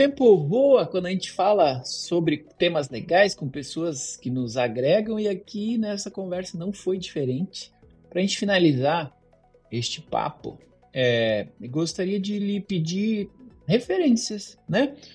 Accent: Brazil; Nós, enquanto brasileiros, temos características únicas.

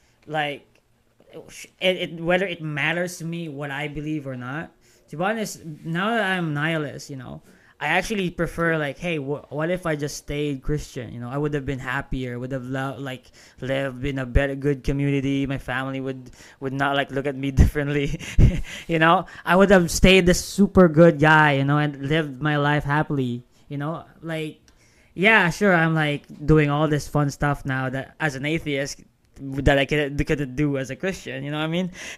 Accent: Philippines; Philippines.

